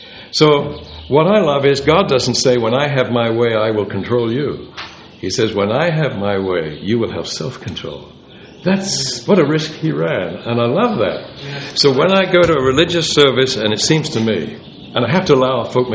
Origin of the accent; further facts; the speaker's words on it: England, United Kingdom; since I grew up in England.